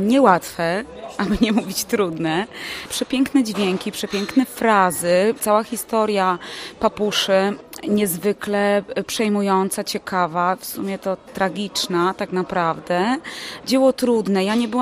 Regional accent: Tarnów, Lesser Poland, Poland; born there; Przyznam się szczerze, ponieważ jestem z urodzenia Tarnowianką.

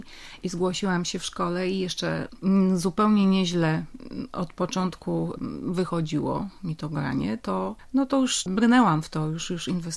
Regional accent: Silesian Voivodeship, Poland; Ja pochodzę ze Śląska i w takiej rodzinie się wychowałam.

